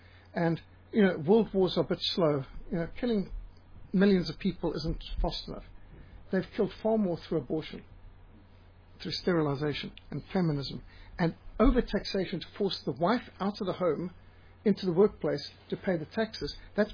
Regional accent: Cape Town, Western Cape, South Africa; born there; I was born in Cape Town in 1960.

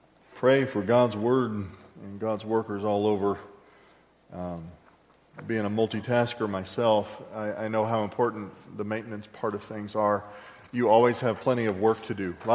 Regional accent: Texas, United States; My exposure to shepherds was growing up in South Central Texas.

